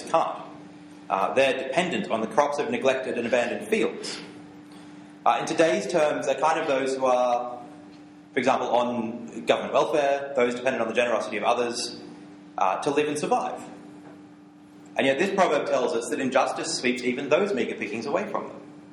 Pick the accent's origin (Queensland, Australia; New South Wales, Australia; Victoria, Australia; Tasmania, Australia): New South Wales, Australia; I'm from Western Sydney